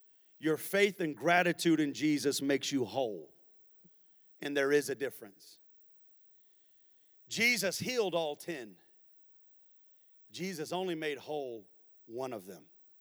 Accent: United States; I'm born and raised in the USA.

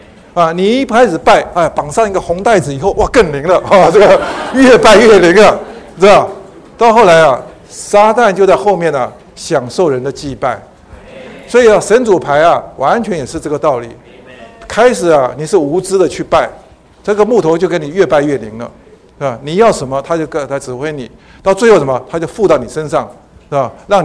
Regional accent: China; 这个是我们中国人的、啊、一个非常好的一个传统哈

